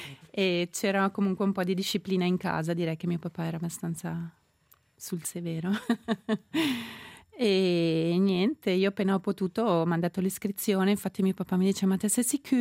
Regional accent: Giubiasco, Ticino, Switzerland; nel senso sono di Giubiasco

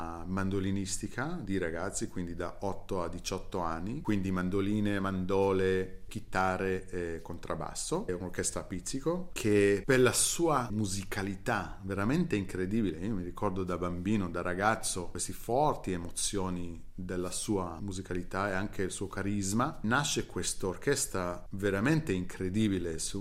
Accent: Beersheba, Southern District, Israel; Io mi sono cresciuto a Beersheva, che è una città non molto grande, a sud di Israele, quindi abbastanza provinciale.

